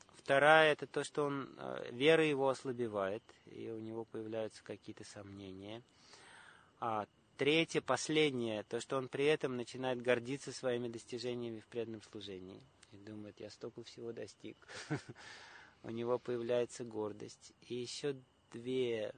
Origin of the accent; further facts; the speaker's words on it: Uzbekistan; я вырос в Узбекистане, и там родителей называют на «вы».